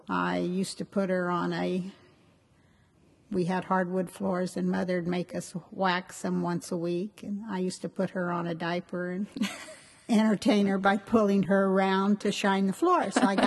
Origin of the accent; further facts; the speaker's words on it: Kansas City, Missouri, United States; moved away; also born or lived in New Mexico; New Mexico part of the time, but the biggest part was in my early years was in Kansas City, Missouri, and then we moved to Long Beach, and I've been in California since 1951.